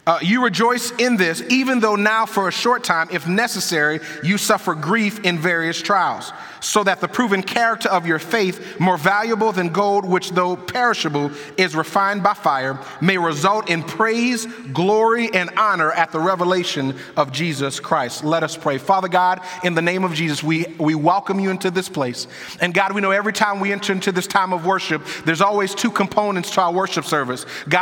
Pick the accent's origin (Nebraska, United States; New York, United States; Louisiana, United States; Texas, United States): Louisiana, United States; New Orleans; I was born and raised in New Orleans. My dad's been a pastor for 30 years, and I've just loved growing under his ministry.